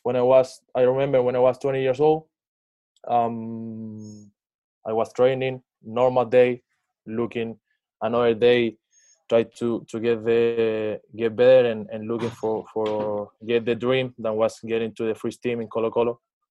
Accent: Santiago, Santiago Metropolitan Region, Chile; I'm from Santiago, Chile. I grew up in a very humble neighborhood, with a lot of social problems, you know, like I'm not coming from a rich place.

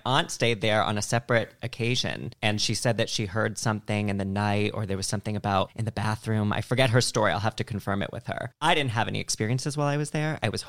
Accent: Massachusetts, United States; I'm from Massachusetts, but I've actually never been to Salem.

